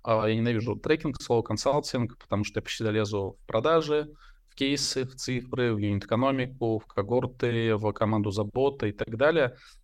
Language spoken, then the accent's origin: Russian; Samara, Samara Oblast, Russia; я из Самары, из заводского района